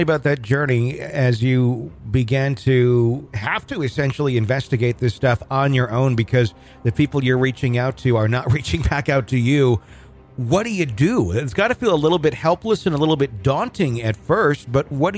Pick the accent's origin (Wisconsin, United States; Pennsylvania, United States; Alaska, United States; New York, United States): Wisconsin, United States; Fond du Lac; also born or lived in Oshkosh; now in Fayetteville, United States; because I grew up in Fond du Lac. I lived in Oshkosh for years, worked in radio there years ago. I'm in Fayetteville, Arkansas these days, but grew up in the Fox Cities.